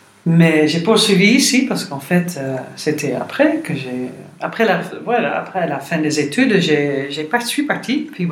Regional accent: Netherlands; moved away as an adult; Je suis partie de la Hollande au moment que j'avais fini mes études de conservatoire.

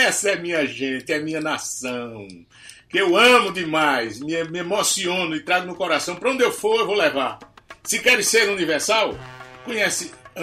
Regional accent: Northeast Region, Brazil; Rapaz, por causa da inteligência emocional da minha gente

